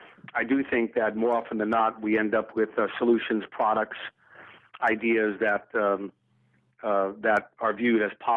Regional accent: the South, United States; you can guess if I grew up in the South in the 1960s.

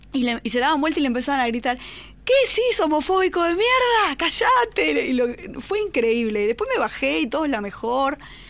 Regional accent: Tucumán, Argentina; now in Buenos Aires, Argentina; yo había ido a tocar a Tucumán, yo soy tucumana

